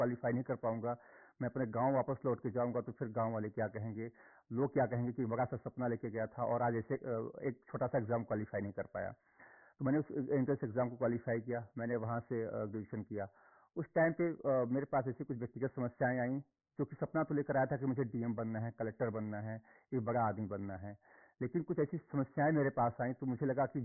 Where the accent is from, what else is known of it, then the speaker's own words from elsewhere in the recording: Mirzapur, Uttar Pradesh, India; मैं उत्तर प्रदेश के एक छोटे से जिले मिर्जापुर का रहने वाला हूँ।